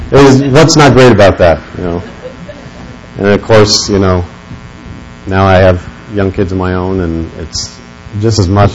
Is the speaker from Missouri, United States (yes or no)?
yes; Kansas City, Missouri, United States; my hometown, Kansas City Royals